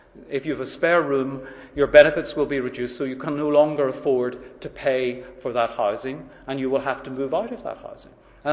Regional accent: Ireland; I'm Irish, as you might have guessed

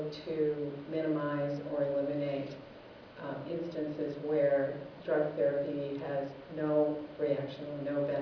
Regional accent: Indianapolis, Indiana, United States; from Indianapolis, Indiana

